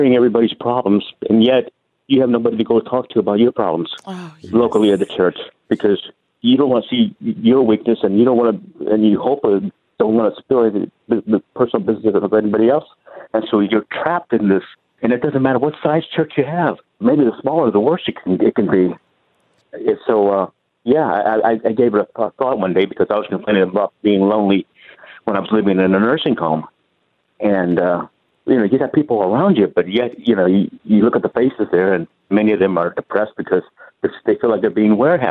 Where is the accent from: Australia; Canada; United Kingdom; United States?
United States; Ohio; also born or lived in Texas; where I live most of my life is in Texas. But I grew up in Ohio.